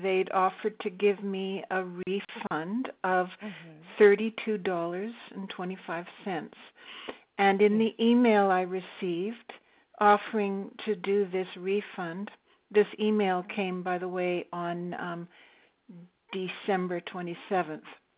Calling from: Victoria, British Columbia, Canada; I'm calling from Victoria in Canada

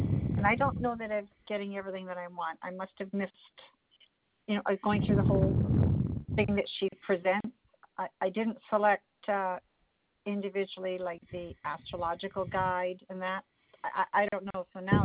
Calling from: Ontario, Canada; I'm calling from Ontario in Canada.

